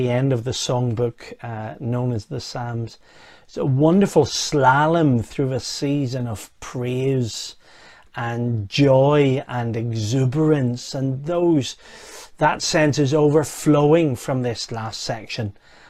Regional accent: Northern Ireland, United Kingdom; now in England; Originally I come from Northern Ireland, but since 1991 I've been serving God with counties as a counties evangelist from 1991 till until 2016

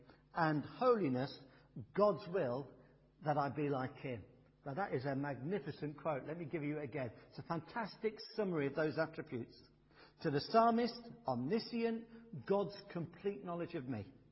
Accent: Midlands, United Kingdom; I grew up in the Midlands, and one of the places we used to go was the Malvern Hills.

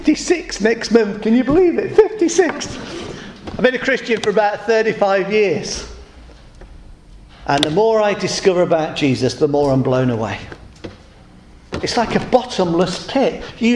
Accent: West Midlands, United Kingdom; I grew up in the Midlands, spent most of my life in the Midlands till I moved down south.

